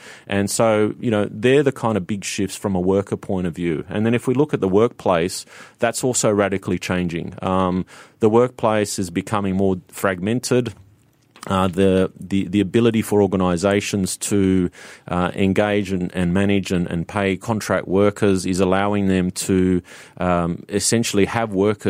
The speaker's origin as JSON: {"language": "English", "country": "Australia", "also_born_or_lived": "Singapore", "said": "Australia is where my home country is, and I just moved from Singapore seven months ago."}